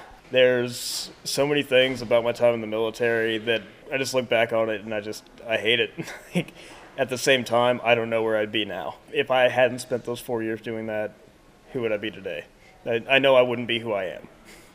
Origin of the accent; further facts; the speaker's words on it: Oklahoma City, Oklahoma, United States; And then I'm actually from Oklahoma City, so I moved back to Oklahoma City afterwards.